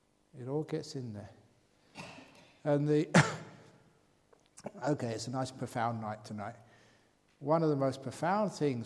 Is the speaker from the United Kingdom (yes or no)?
yes; England, United Kingdom; born there; I was born in England, but I spent some time in Asia.